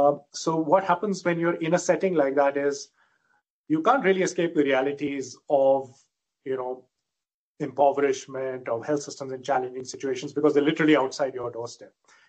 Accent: Western India, India; I'm from India, I'm Indian, and I grew up in Western India. I did medicine in New Delhi.

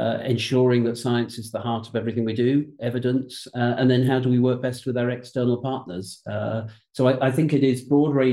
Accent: Singapore; born there; also born or lived in Cyprus / New Zealand; So, yeah, I was born in Singapore, and then we had an iterant life. I'm the youngest of six children in the family, and we lived in Singapore and we lived in Cyprus for a while. We emigrated to New Zealand.

